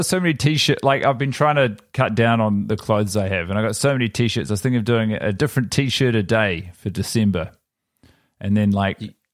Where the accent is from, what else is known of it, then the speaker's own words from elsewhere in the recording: Wales, United Kingdom; I'm actually Welsh.